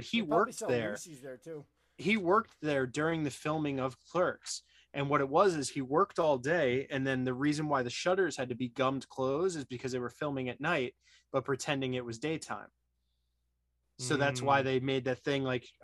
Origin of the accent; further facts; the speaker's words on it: Red Bank, New Jersey, United States; Okay, so I was born and raised in Red Bank, New Jersey.